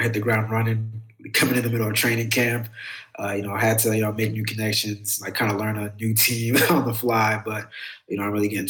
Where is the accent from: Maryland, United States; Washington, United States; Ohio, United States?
Maryland, United States; You know, I was born and raised in Maryland, so all I know.